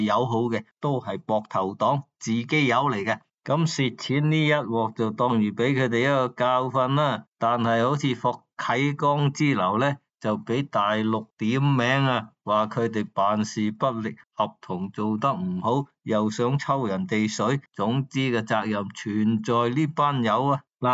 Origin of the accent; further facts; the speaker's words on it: Hong Kong; 咁大家都知道啦，我哋香港人啦，特别系广东人讲个窿咧，就即系有啲落落地啊